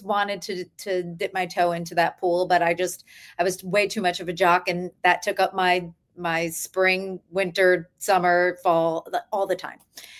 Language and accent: English; New Jersey, United States; I'm from New Jersey originally.